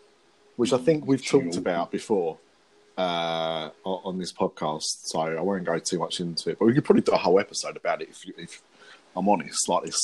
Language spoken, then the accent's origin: English; England, United Kingdom; You know, I'm English, so I don't speak Scouse.